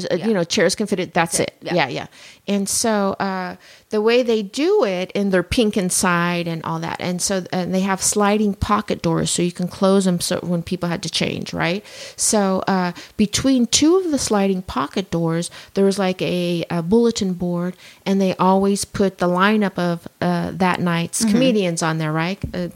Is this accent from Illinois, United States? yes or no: no; Colorado, United States; Well, that was in Colorado. I grew up in Colorado.